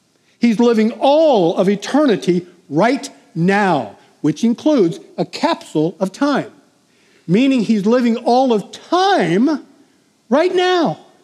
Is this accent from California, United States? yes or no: yes; San Diego, California, United States; I was born and raised in San Diego